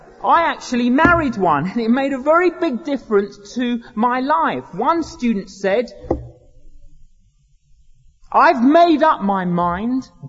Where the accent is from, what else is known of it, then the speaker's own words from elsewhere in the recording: Edgware, London, United Kingdom; also born or lived in Cyprus; And then before that, I grew up in Edgware in North London. Before that, I lived in Cyprus as a child.